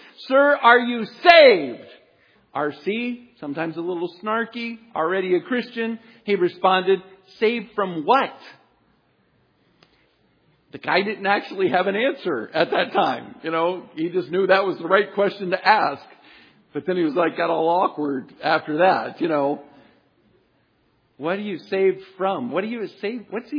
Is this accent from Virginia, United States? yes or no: yes; Virginia, United States; Now, I grew up in Virginia, and so part of the South.